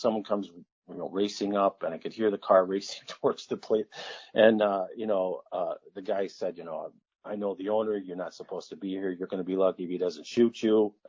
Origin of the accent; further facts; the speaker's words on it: Mineral, United States; I grew up in Mineral, so I get it.